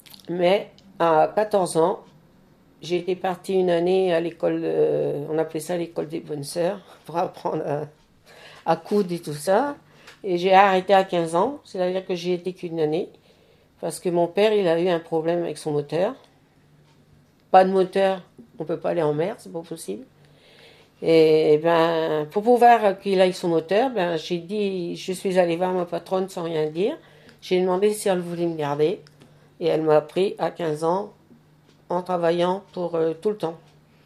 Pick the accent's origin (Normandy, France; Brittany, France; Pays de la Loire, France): Normandy, France; Le Tréport; born there; Alors, ben, je suis née au Tréport, d'une famille de marins-pêcheurs.